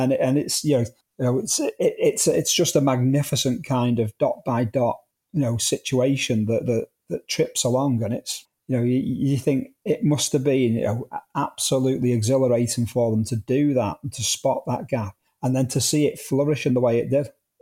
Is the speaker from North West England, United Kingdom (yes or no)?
yes; Wigan, North West England, United Kingdom; I did quite a bit of my growing up in Wigan, and that was the local big local sports shop in Wigan town centre.